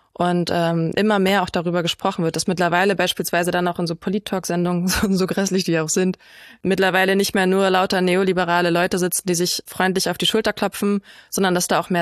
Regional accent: Poland; Ich bin Pole, ich darf das.

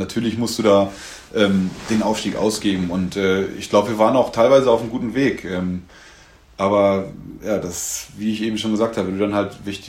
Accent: Henstedt-Ulzburg, Schleswig-Holstein, Germany; also born or lived in Hamburg; now in Bad Schwartau, Germany; ich bin halt irgendwie ein Kind des Nordens, in Hennstedt-Ulzburg aufgewachsen, in Hamburg gelebt, dann hier nach Schwartau gekommen

